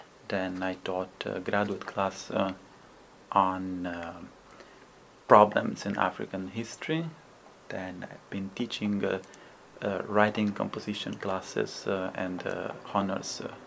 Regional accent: Naples, Campania, Italy; English is a second language; moved away as an adult; now in United States; I studied back home in Italy, in southern Italy. I'm from Napoli.

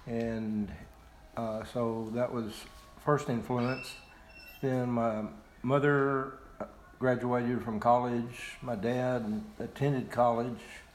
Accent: Austin, Texas, United States; I was born and raised in Austin.

